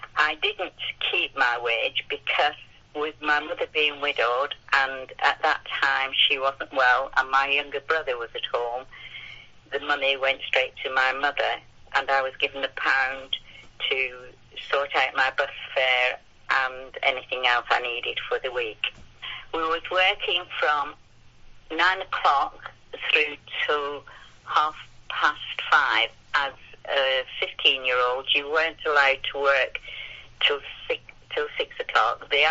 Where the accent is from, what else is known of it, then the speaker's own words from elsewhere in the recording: Oswestry, West Midlands, United Kingdom; Haplingen Hall Road in Oswestry. We lived in a cottage